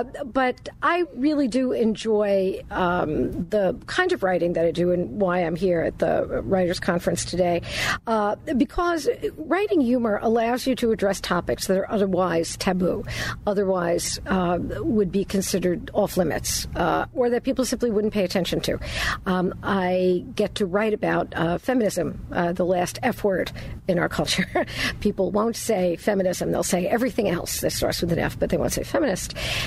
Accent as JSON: {"language": "English", "town": "Brooklyn", "region": "New York", "country": "United States", "said": "I'm from Brooklyn."}